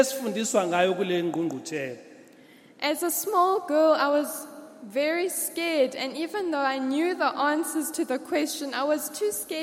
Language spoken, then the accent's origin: English; KwaZulu-Natal, South Africa; And I grew up here on KwaSizaBantu Mission.